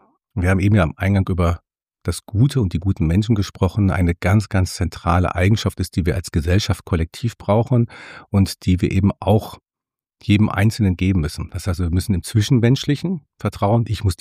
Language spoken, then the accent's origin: German; North Rhine-Westphalia, Germany; Also ich komme aus dem Sauerland. Also insofern bin ich sehr provinziell geprägt